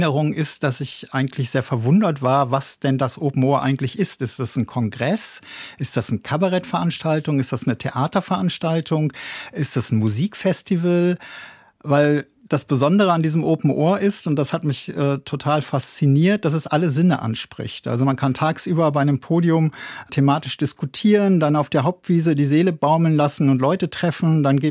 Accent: North Rhine-Westphalia, Germany; moved away as an adult; ich komme eigentlich aus Münsterland, bin dann hier ins Rhein-Main-Gebiet beruflich gezogen

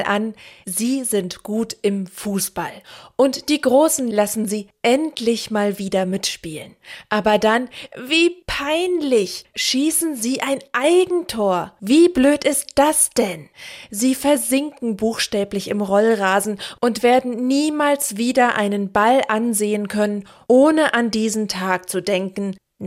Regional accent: Northern Germany, Germany; da ich als Norddeutsche finde, dass sich manche Dinge einfach besser auf platt ausdrücken lassen

